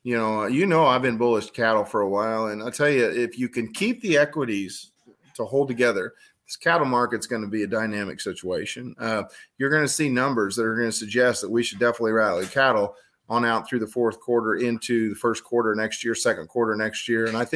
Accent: Illinois, United States; the part of the world that it's coming from is from my home state, from Illinois.

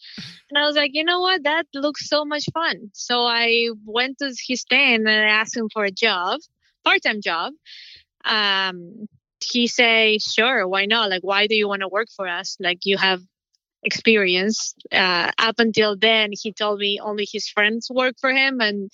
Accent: Argentina; English is a second language; I'm from Argentina and I know the flavors that I like.

